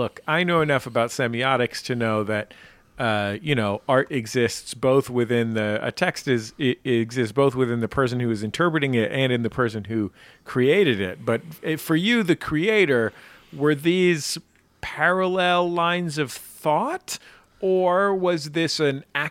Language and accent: English; California, United States; I'm from just outside Oakland.